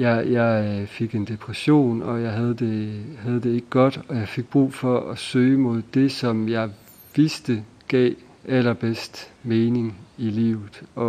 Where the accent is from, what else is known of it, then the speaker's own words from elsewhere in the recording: Snejbjerg, Central Denmark Region, Denmark; jeg kommer fra Snejbjerg, det var måske det første, jeg skulle starte med. Snejbjerg, der ligger lige ved siden af Herning